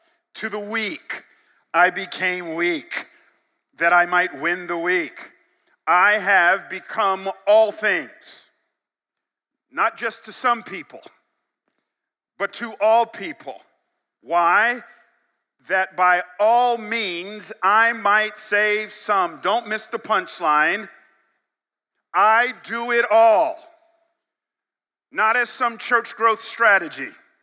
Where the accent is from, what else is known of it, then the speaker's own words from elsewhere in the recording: Atlanta, Georgia, United States; I am from Atlanta and being in New England triggers me.